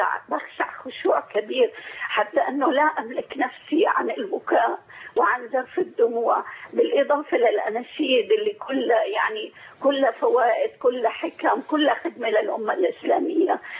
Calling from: Qatar; أنا من قطر عم بتكلم.

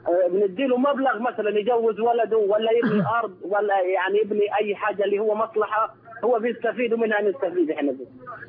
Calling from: Saudi Arabia; أنا بكلمك والله من السعودية يا أخي

